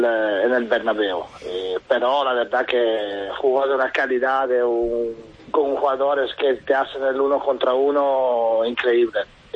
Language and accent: Spanish; Italy; Spanish is a second language; soy el primer italiano, el único en la historia a ganarla.